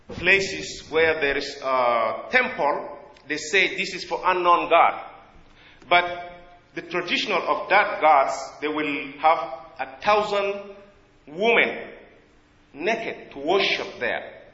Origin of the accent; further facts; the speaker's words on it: South Sudan; English is a second language; I am from Africa, from South Sudan. Back there, until now, there is still some people worshipping idols.